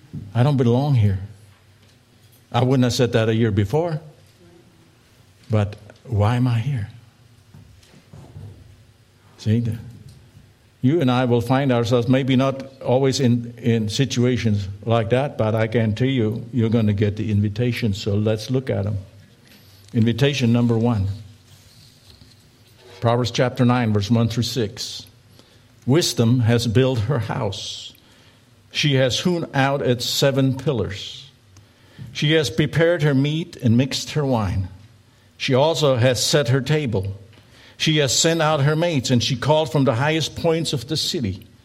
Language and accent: English; Germany; Most of you know that I was born and raised in Germany.